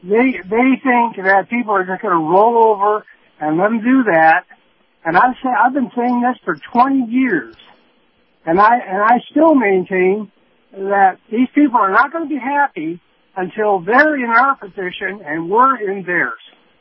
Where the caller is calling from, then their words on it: Sarasota, Florida, United States; calling from Sarasota.